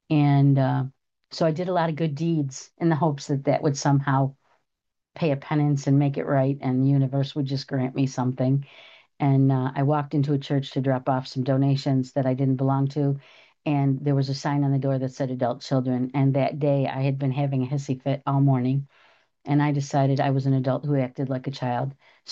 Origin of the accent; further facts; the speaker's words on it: New York, United States; I took a few notes because I'm from New York and I can talk.